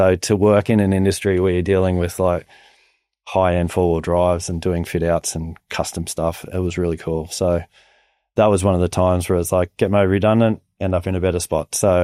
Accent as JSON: {"language": "English", "town": "Newcastle", "region": "New South Wales", "country": "Australia", "said": "So it was really cool to be able to say, hey, I'm from Newcastle, or the Hunter, and I've had the opportunity to be a part of the process."}